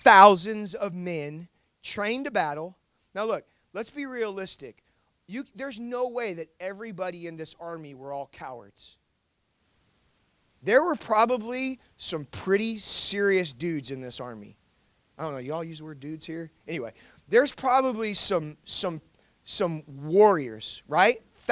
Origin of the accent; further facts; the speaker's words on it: Los Angeles, California, United States; And so I'm from Los Angeles. Like, we don't have cliffs where I live.